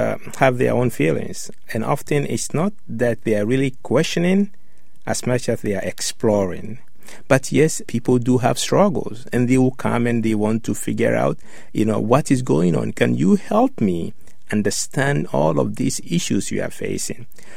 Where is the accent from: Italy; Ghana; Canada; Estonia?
Ghana; now in United States; I grew up in Ghana, West Africa, where actually the tribe is what really drives a lot of issues.